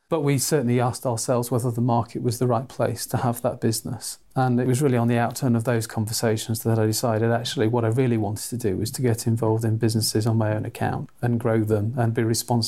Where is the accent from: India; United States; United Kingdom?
United Kingdom; Manchester, North West England; So, I'm Mancunian from the north of England